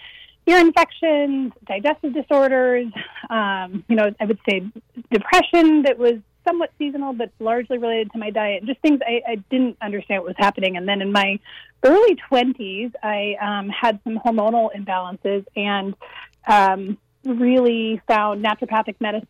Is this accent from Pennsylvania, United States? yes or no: no; Juneau, Alaska, United States; So essentially, I think I grew up in Juneau, and I was always really an active kid